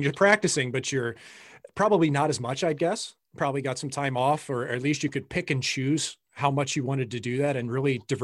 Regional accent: St. Louis, Missouri, United States; You know, for someone like myself growing up in St. Louis, and my dad was an off-ice official, my grandpa was. And so I saw all those games at the old Kiel Center.

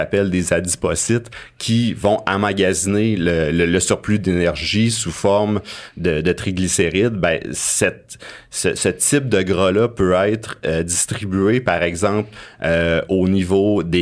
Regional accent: Quebec, Canada; J'ai grandi en Abitibi, puis c'était le sport qu'il fallait pratiquer.

